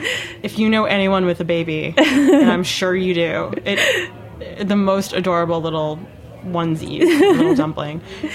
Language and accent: English; Midwest, United States; I grew up in the Midwest, so it's not surprising that it sounded really familiar to me.